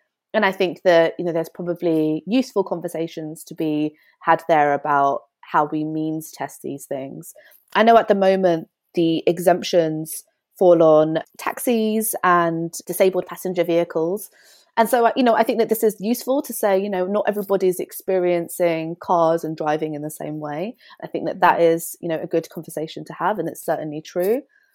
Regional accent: London, United Kingdom; also born or lived in Wales; I grew up in West London and then I moved to Wales.

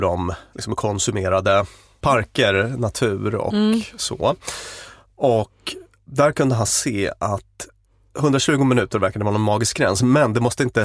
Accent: Norrbotten County, Sweden; Jag kommer från Norrbotten då och har massa kompisar som liksom fotar där uppe

